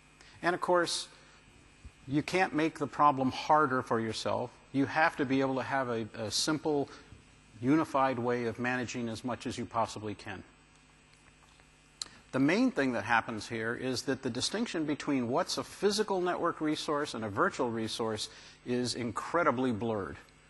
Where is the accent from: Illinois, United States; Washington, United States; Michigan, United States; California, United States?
Washington, United States; Seattle; I come from Seattle, which is just as cloudy.